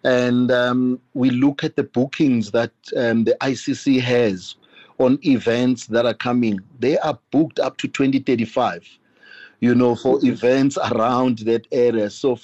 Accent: Mpumalanga, South Africa; I'm from Mpumalanga, from a family of eight, six boys and two girls. My father was a mine worker, and I left home when I finished matric in 94, and I ran away, actually, because I didn't want to work at the mines.

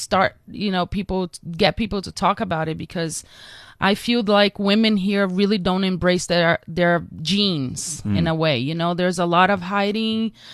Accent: Amazon, Brazil; English is a second language; also born or lived in Rio de Janeiro; I was born in Rio, but I grew up in the Amazon.

